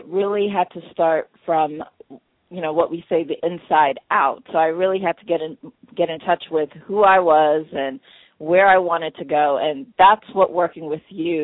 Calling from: Laurel, Maryland, United States; I'm calling in from Laurel, Maryland.

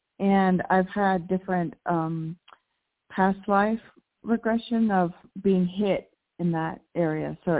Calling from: Mexico; from Mexico.

